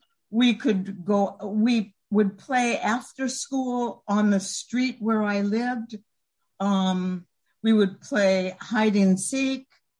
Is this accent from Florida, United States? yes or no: no; Los Angeles, California, United States; I was born in Los Angeles to a middle-class family who loved me dearly.